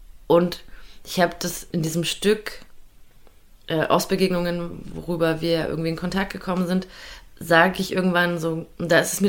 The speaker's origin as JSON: {"language": "German", "region": "East Germany", "country": "Germany", "said": "Also so, ja, stimmt, ich bin ja Nachwendekind und ich bin ja aus dem Osten"}